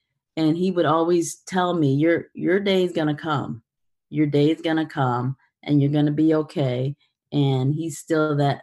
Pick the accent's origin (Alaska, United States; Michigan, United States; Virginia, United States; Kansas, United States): Michigan, United States; Detroit; That's right, Detroit, Michigan. So, you know, I have some happy relatives in Detroit.